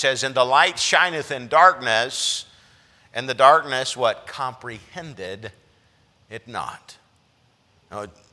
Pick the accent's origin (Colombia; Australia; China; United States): China; I grew up in a nation where, by and large, the populace had never heard the gospel message. I grew up in China